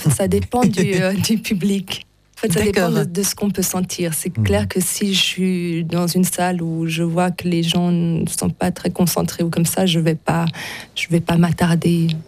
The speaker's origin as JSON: {"language": "French", "region": "Geneva", "country": "Switzerland", "said": "vu qu'on est de Genève."}